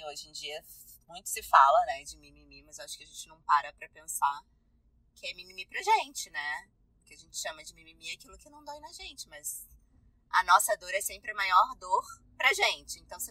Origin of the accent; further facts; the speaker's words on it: Rio de Janeiro, Brazil; Mas sou carioca.